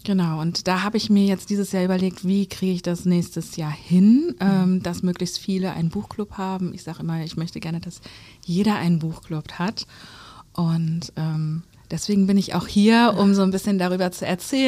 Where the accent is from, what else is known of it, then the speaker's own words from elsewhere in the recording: Düsseldorf, North Rhine-Westphalia, Germany; Und das in meiner Heimatstadt Düsseldorf. Also zu dem Zeitpunkt habe ich noch gar nicht wieder in Düsseldorf gewohnt, sondern woanders, aber ich wusste, es geht wieder zurück